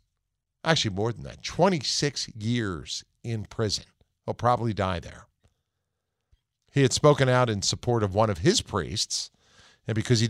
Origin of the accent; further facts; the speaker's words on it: United States; As an American man, I am so glad I'm American, so glad that we have freedom.